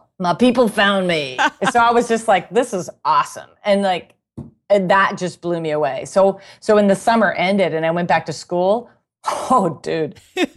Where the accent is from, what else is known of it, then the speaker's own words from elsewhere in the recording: Lakeville, United States; And I was like, I'm from Lakeville.